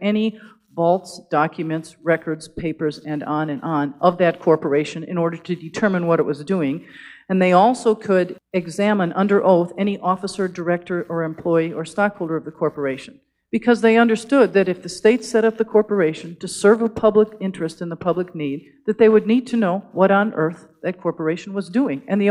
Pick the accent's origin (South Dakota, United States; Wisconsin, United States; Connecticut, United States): Wisconsin, United States; So since I'm from Wisconsin and I know more about that state than others